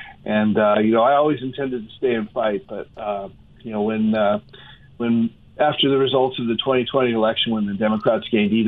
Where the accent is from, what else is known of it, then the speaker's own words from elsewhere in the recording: Colorado, United States; Yeah, I'm a native, and I've spent most of my life in Colorado. I've moved away for school and for work, but I always ended up moving back.